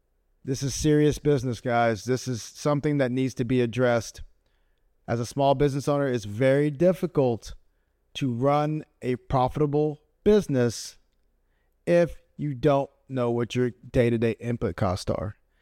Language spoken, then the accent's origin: English; Texas, United States; I'm from Texas, man. And that's what we do in Texas.